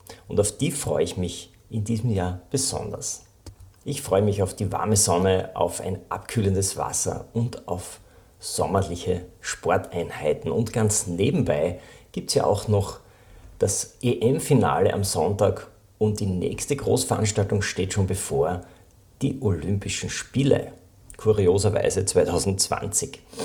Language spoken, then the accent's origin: German; Styria, Austria; born there; Ich bin auch gebürtiger Oststeirer.